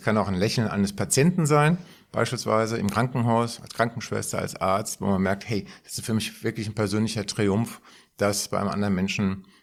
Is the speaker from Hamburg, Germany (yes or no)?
no; Frankfurt, Hesse, Germany; born or raised there